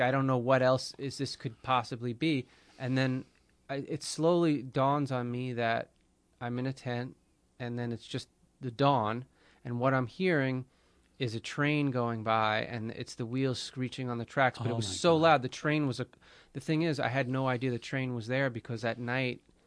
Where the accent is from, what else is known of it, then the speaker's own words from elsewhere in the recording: New York, United States; I grew up on Long Island. They would do that at, noon.